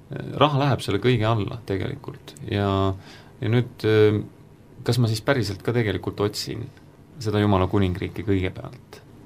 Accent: Tallinn, Harju County, Estonia; Mina tulen ka Tallinnast ja olen 35-aastane, mai 6, 28. päeval

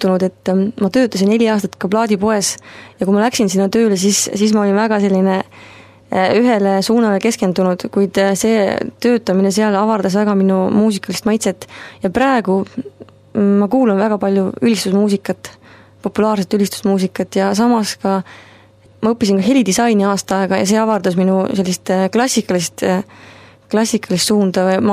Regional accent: Pärnu, Pärnu County, Estonia; now in Tallinn, Estonia; Ma olen tegelikult pärit nüüd Pärnust, aga õppisin nüüd pedagoogika ülikoolis 4 aastat.

